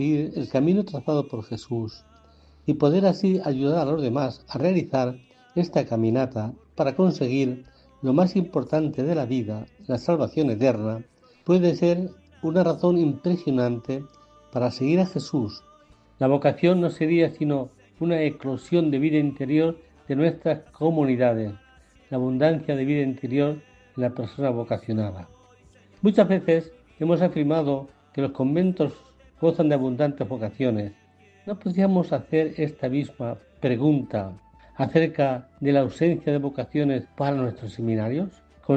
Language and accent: Spanish; Villahermosa, Castilla-La Mancha, Spain; Mi patria chica es Villahermosa.